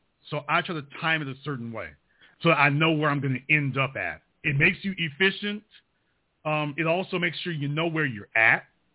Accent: Shreveport, Louisiana, United States; because I come from Louisiana. I come from Shreveport.

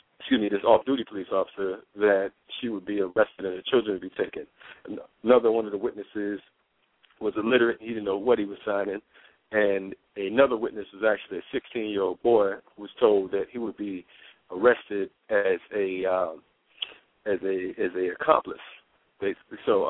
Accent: Bridgeport, Connecticut, United States; I'm from Bridgeport, Connecticut. I've never been called a nigger by a white person until I went petitioning in Savannah, Georgia.

